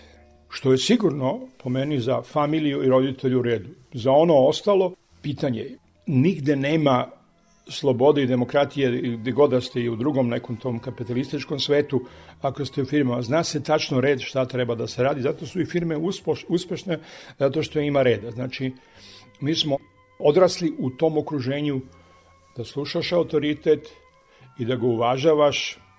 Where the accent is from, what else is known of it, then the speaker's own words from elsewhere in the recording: Belgrade, Serbia; Ja sam odrastao u Sava Mali, dole u Balkanskoj ulici.